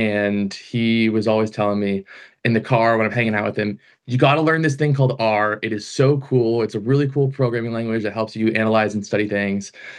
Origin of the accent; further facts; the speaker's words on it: California, United States; I grew up in California. I should have known in the first place.